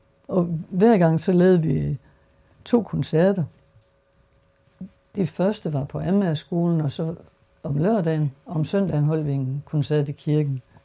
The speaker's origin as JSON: {"language": "Danish", "town": "Skjern", "region": "Central Denmark Region", "country": "Denmark", "said": "Vi kommer alle sammen fra Skjern, og det går sådan."}